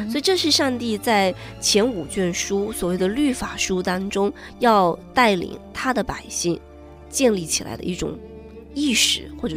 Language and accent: Chinese; China; 我们中国人有句话说人是万物之灵